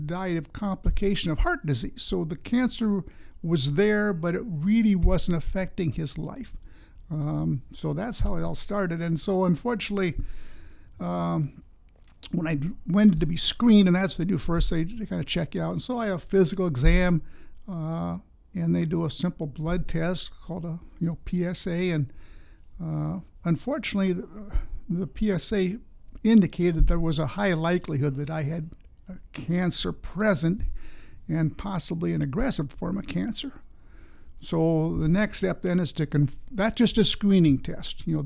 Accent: Richland Center, Wisconsin, United States; Well, I'm a Richland Center native, born and raised in Richland Center, graduated from Richland Center High School.

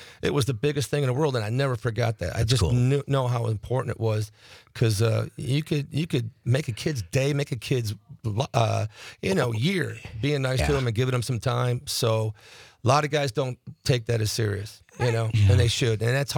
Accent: Buffalo, New York, United States; I grew up in Buffalo, New York. He was a Buffalo fireman

